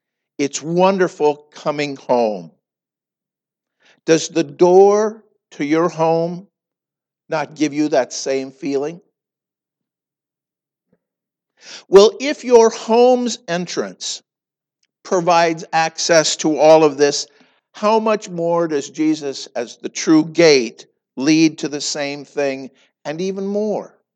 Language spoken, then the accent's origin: English; Montana, United States; I come from Montana, and you know out there, cattle is king.